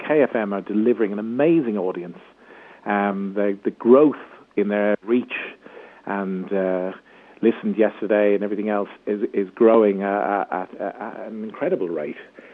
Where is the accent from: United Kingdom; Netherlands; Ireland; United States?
Ireland; at the end of the day, I am Irish. Ireland's my home. It always will be.